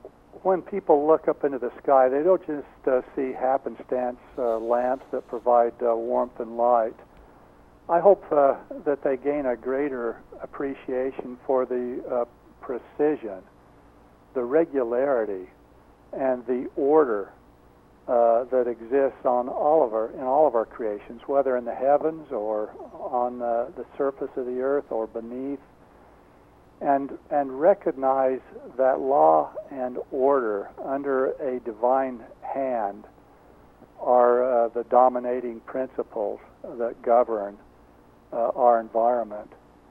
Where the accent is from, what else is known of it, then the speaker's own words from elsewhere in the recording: Oakley, Idaho, United States; My hometown, I claim to be Oakley, Idaho, but actually that small town of 700 is 5 miles away.